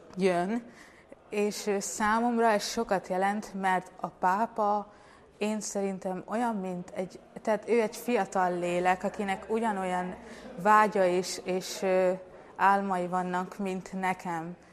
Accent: Pakistan; Hungarian is a second language; now in Hungary; Pakisztánból jöttünk Magyarországra 5 évvel ezelőtt, az egész családommal, anyámmal, apával és öcsémmel.

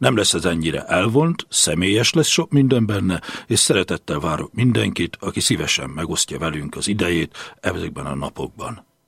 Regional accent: Kissomlyó, Vas, Hungary; born there; Talán onnan kezdeném, hogy én 1953. július 30-án születtem. Ezt úgy is szeretném mondani, hogy nem akárhol, mert Kisomjón, a Kemenes alján.

